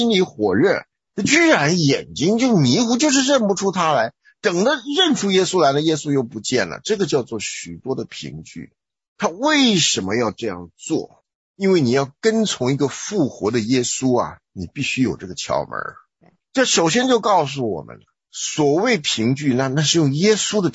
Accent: China; 我们中国人讲说治学的态度

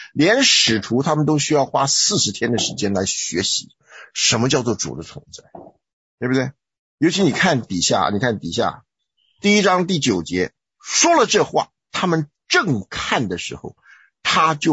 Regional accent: China; 我们中国人讲说治学的态度

